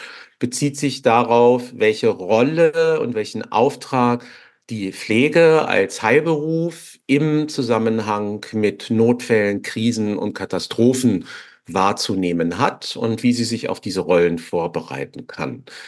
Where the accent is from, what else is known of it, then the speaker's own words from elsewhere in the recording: Austria; bei uns in Österreich